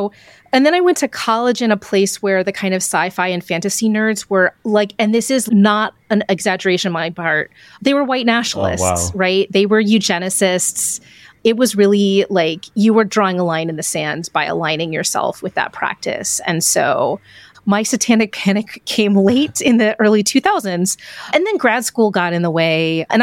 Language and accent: English; Texas, United States; And also, because I'm from Texas, Steve Jackson games.